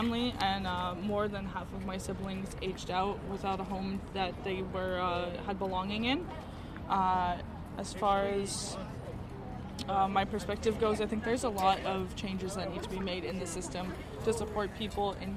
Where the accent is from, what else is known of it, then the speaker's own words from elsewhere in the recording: Winnipeg, Manitoba, Canada; As a previous youth in care, I grew up in Winnipeg. I moved out here a couple years ago